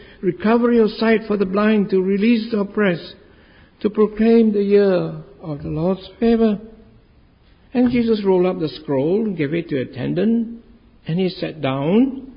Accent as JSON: {"language": "English", "country": "Singapore", "tie": "born or raised there", "said": "I was born and bred in Singapore, and when I return to Singapore, I often meet friends, classmates"}